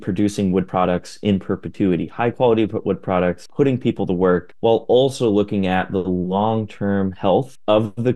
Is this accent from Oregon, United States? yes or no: yes; Ashland, Oregon, United States; Well, I grew up in Southern Oregon in the town of Ashland